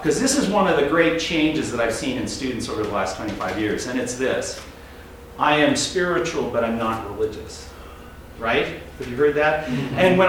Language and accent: English; Washington, United States; I grew up in Washington State, not far from here, and I remember being in grade school in the 1960s.